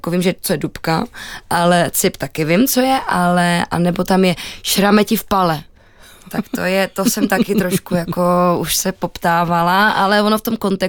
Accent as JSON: {"language": "Czech", "town": "Otrokovice", "region": "Zlín Region", "country": "Czechia", "tie": "born or raised there", "said": "já jsem původně z Otrokovic, z menšího města, a vyrůstala jsem ne na ulici jako Líza Doolittlová, to zase jako tak moc ne, ale v normálním panelákovém prostě sídlišti."}